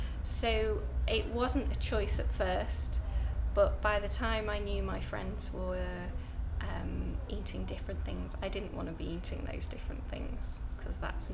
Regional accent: North West England, United Kingdom; I'm from Cheshire, Northerner.

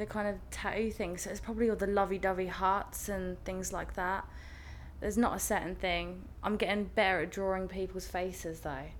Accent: Harwich, East of England, United Kingdom; I'm 19 and I'm from Harwich.

